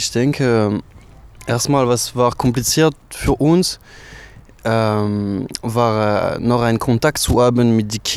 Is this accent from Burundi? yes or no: no; France; German is a second language; moved away as an adult; now in Erfurt, Germany; ich komme aus Frankreich, ich bin 24 Jahre alt und ich wohne in Erfurt seit ein bisschen mehr als ein Jahr.